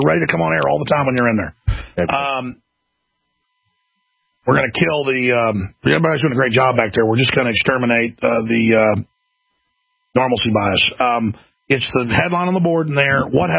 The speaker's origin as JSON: {"language": "English", "region": "Wales", "country": "United Kingdom", "said": "I'm Welsh. I've got a lot of blood from England on both sides of the family."}